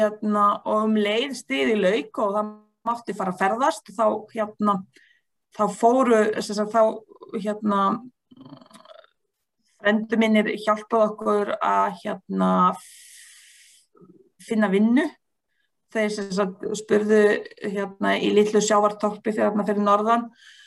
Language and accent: Icelandic; Bosnia & Herzegovina; Icelandic is a second language; now in Iceland; Ég fædd og uppal í Bosníu-Herzegovinu sem á Balkanska